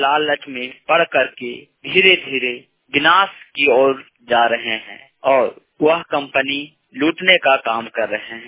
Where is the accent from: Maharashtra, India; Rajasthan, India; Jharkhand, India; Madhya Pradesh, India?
Jharkhand, India; ग्राम post बादम, थाना बड़कागांव, जिला हजारीबाग, राज्य झारखंड का निवासी हूँ।